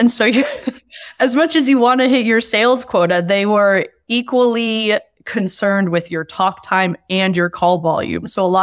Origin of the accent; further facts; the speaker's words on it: San Francisco, California, United States; also born or lived in Spain; So after college, I actually lived in Spain for a few years. I was teaching English. And I'm from San Francisco